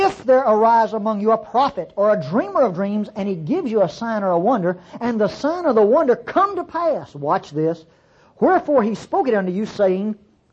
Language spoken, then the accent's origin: English; United States; born there; I am grateful God let me live in America, be born in America, but I am not an American.